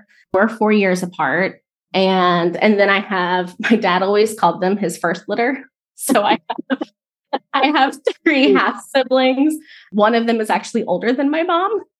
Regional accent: Florida, United States; Grew up in a itty bitty redneck town in Florida.

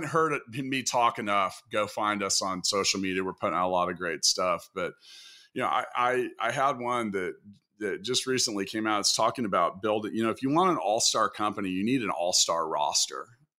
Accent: Kansas, United States; I'm from Kansas. Sometimes my wife makes fun of me because she says that I say 10, not 10, not 10.

